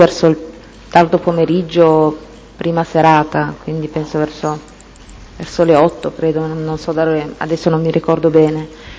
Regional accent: Turin, Piedmont, Italy; born there; Sono nata a Torino il 17 agosto 1978. Bene. Vivo a Torino.

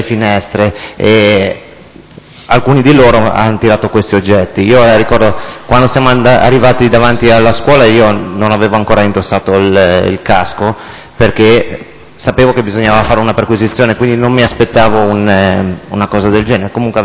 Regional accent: Genoa, Liguria, Italy

